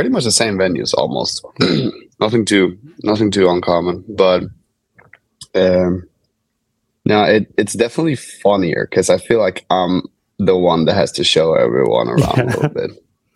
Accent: Norberg, Västmanland, Sweden; I grew up in a small town called Norberg. There's pretty much like 6,000 people living there. Very, very small town.

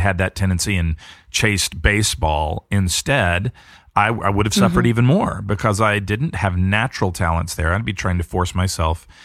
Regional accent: Georgia, United States; And I remember I grew up in Georgia, and we were out on a lake out in Georgia on his boat just a few years before he passed away.

